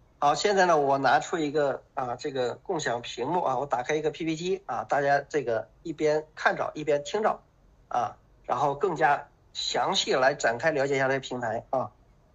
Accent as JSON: {"language": "Chinese", "town": "Zhengzhou", "region": "Henan", "country": "China", "said": "我是来自河南郑州的"}